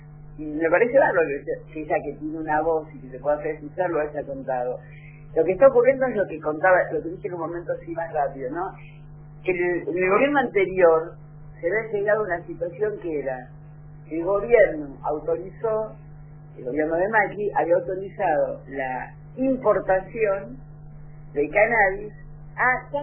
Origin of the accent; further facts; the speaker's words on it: Buenos Aires Province, Argentina; yo soy bonaerense, el AMBA